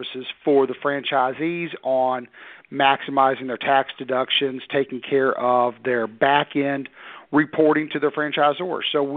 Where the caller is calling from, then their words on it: Knoxville, Tennessee, United States; Outside of Knoxville, Tennessee.